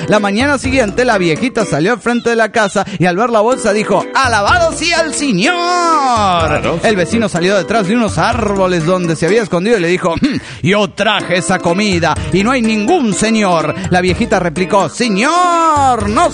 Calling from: Morelia, Michoacán, Mexico; Vengo desde Morelia, Michoacán, paisanos, para decir lo siguiente.

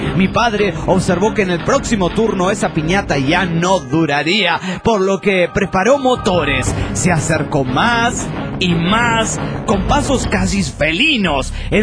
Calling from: Mexico City, Mexico; de México DF.

